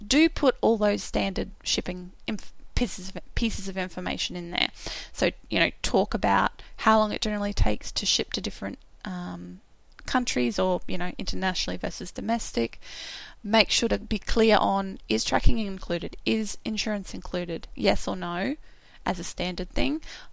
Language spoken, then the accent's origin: English; Australia; as an Australian, there are certain things I know that I shouldn't buy from overseas because they're just not going to be accepted into the country.